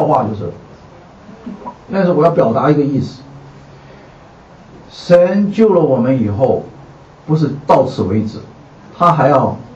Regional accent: Taiwan; 不管你在哪里长大，我从小在台湾长大，我们从小就要学一样东西

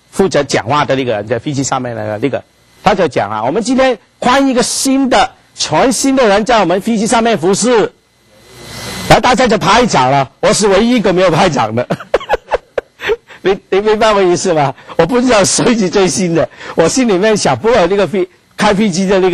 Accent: China; 这个我们中国人很喜欢的叫什么呢？吃自助餐呢

